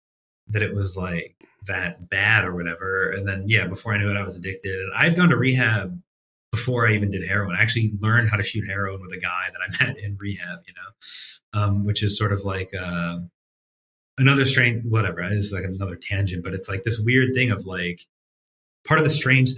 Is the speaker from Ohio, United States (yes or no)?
yes; Cleveland, Ohio, United States; I grew up in Cleveland, or a suburb of Cleveland